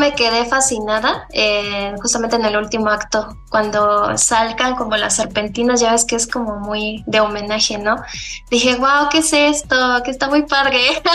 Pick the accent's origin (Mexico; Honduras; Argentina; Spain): Mexico; su música no representa una parte de nuestra identidad como mexicanos